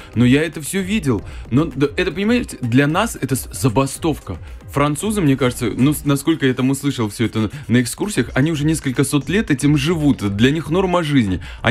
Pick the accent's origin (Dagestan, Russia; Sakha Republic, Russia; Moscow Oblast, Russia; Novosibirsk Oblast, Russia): Dagestan, Russia; Makhachkala; я родился, мы жили в Махачкале, в Дагестане.